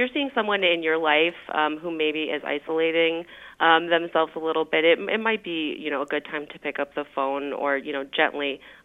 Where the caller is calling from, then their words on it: Chicago, Illinois, United States; I'm calling you from Chicago, where our weather really can impact people who live with depression.